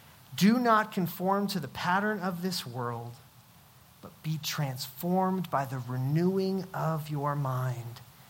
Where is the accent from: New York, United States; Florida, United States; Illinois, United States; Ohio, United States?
New York, United States; Albany; especially up where I grew up in Albany.